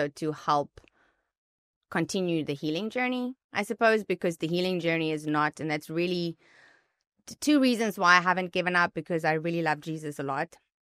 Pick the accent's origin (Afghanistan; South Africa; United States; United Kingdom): South Africa; the church that I grew up in South Africa